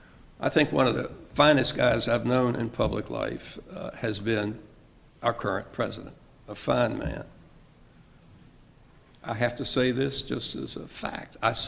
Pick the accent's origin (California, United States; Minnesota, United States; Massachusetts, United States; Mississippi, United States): Mississippi, United States; and that's because I grew up in Mississippi.